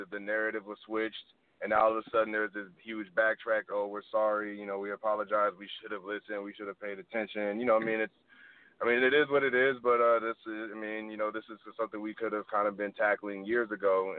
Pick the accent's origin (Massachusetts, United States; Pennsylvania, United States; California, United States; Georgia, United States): California, United States; So when I retired, I'm from California originally. My brother lived in Los Angeles, so it only made sense to, you know, to come out here